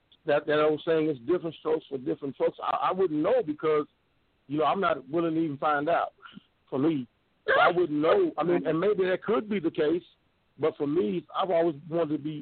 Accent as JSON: {"language": "English", "town": "Tulsa", "region": "Oklahoma", "country": "United States", "said": "I'm from Blackwall Street, Tulsa, Oklahoma."}